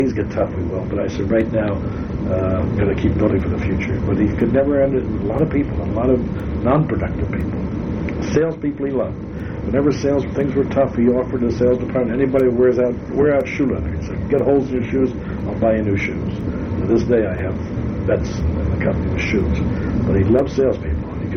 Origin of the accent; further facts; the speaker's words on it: New York, United States; born there; because I was born here in New York in 1924 in November.